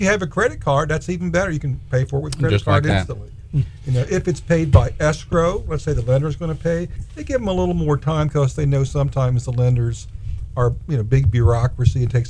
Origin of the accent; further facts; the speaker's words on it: Florida, United States; because growing up in Palm Beach County, my dad had planted a bunch of Australian pines around his property as a windbreak.